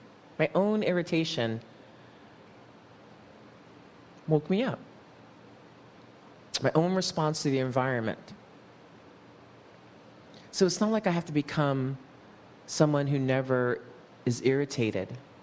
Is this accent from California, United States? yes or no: no; New York, United States; I'm a New Yorker